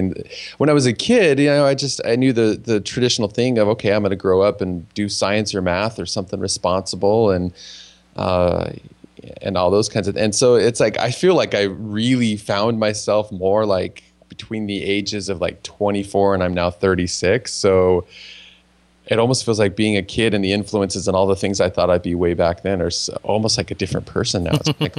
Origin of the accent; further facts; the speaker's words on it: Fairbanks, Alaska, United States; also born or lived in Anchorage; now in Portland, United States; No, I grew up in Alaska.